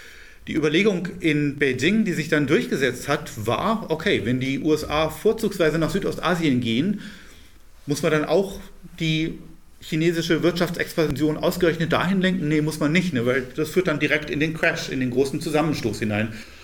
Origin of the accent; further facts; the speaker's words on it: London, United Kingdom; Ich komme aus London